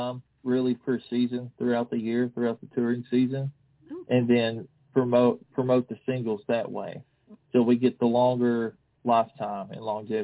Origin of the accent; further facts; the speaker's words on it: Kentucky, United States; I cut a couple of years ago, you know, I'm from Kentucky